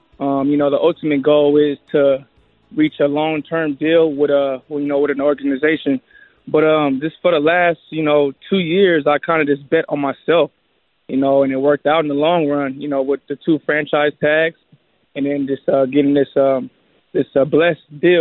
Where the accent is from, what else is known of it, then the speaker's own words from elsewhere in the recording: Stockton, California, United States; also born or lived in Montana / St. Louis; I never lived on the East Coast. like you said, I'm from Stockton. Went to Montana to St. Louis, and then St. Louis to, you know, to California.